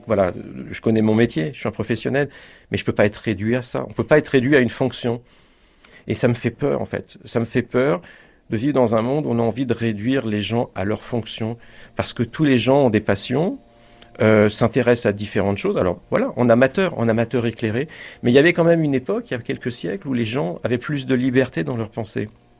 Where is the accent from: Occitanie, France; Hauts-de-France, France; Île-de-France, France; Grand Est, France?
Île-de-France, France; Choisy-le-Roi; also born or lived in Sucy-en-Brie, France; J'ai grandi à Choisy-le-Roi jusque vers 12-13 ans. Et ensuite, mes parents ont déménagé du côté de Sucy-en-Brie, donc c'est le bout du RER A.